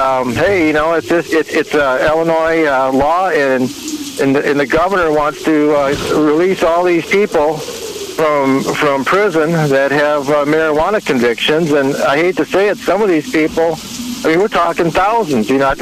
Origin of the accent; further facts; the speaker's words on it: Poland; If that happens, I'm going to Poland, where my home country is.